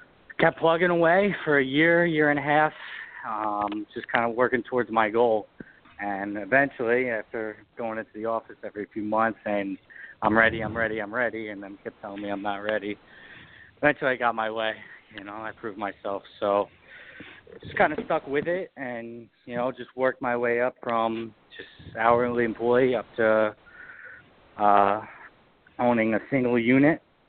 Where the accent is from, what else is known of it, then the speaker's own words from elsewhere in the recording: Brick, New Jersey, United States; also born or lived in West Virginia; You know, I'm from Bricktown, which is the next town over from Point Pleasant. So I grew up my whole life eating Jersey Mike's.